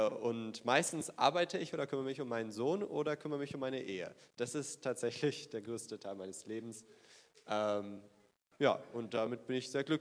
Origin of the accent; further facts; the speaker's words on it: Gelsenkirchen, North Rhine-Westphalia, Germany; Ja, in meiner Heimat, also in Gelsenkirchen, da war ich immer auf der Teenie-Osterfreizeit